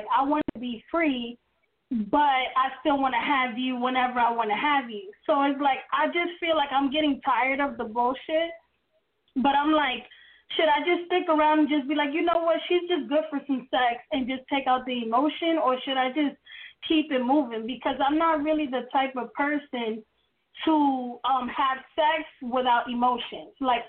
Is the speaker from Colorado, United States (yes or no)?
no; New York, United States; I'm from New York. And I love your show.